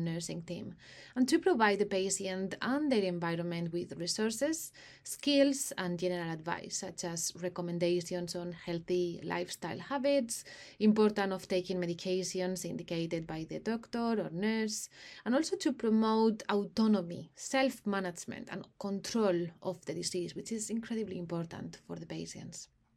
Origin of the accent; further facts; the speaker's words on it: Spain; English is a second language; now in London, United Kingdom; I am originally from Spain